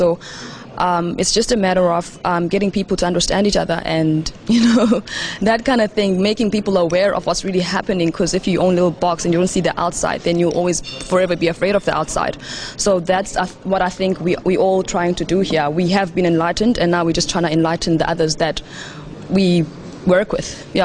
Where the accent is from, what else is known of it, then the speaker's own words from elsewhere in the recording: South Africa; from South Africa.